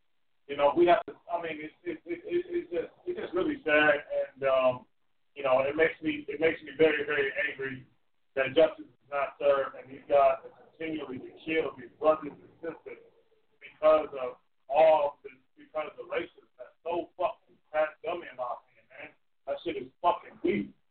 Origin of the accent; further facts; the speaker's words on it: Austin, Texas, United States; Now, imagine a million people in my hometown in Austin doing the same thing that the Atlanta guys are doing.